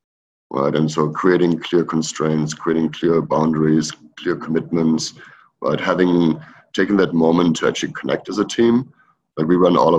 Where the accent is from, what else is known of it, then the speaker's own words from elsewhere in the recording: Germany; now in United States; I grew up in Germany, you know, and left 20 years ago